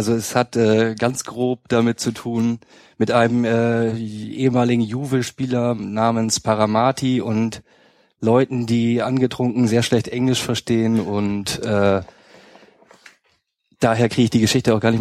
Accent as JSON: {"language": "German", "region": "Hamburg area", "country": "Germany", "said": "Ich komme ursprünglich aus dem Hamburger Speckgürtel"}